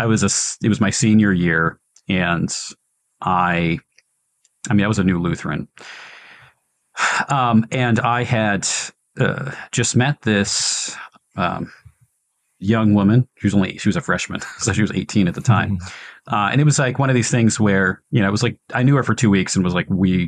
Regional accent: Massachusetts, United States; I grew up in Massachusetts where most of the churches are mainline churches that don't believe anything.

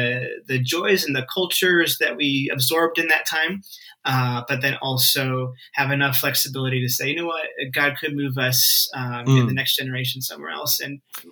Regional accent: Detroit, Michigan, United States; also born or lived in Anderson, Indiana / Chicago area / Ethiopia; my grandparents are from northern Mexico. I was born in Anderson, Indiana, but grew up mostly in the Detroit area.

